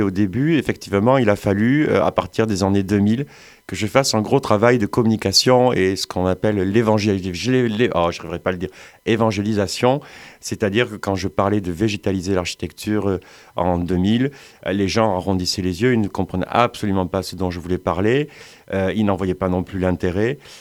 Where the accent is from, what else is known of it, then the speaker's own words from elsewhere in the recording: Montpellier, Occitanie, France; born there; also born or lived in Netherlands; je suis né à Montpellier.